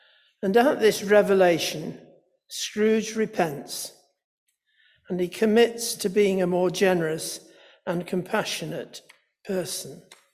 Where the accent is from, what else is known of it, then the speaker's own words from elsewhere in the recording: Scotland, United Kingdom; now in Manchester, United Kingdom; I'm a Scot, by the way, I lived there for 6 weeks before I came down to Manchester.